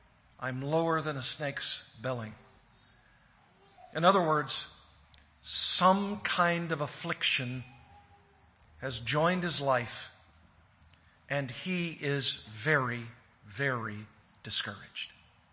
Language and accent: English; Arkansas, United States; Well, I grew up in Arkansas, and my education was not, let's say, sturdy.